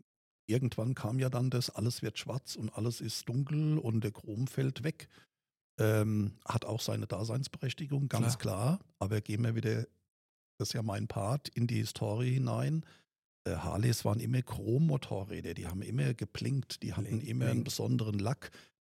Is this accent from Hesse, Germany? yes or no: yes; Frankfurt, Hesse, Germany; Bin ja in dieser Zeit hier aufgewachsen in Frankfurt